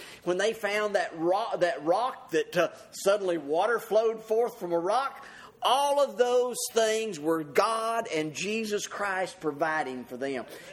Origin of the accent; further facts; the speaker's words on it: the South, United States; I'm growing up in America and the Bible Belt and here in the South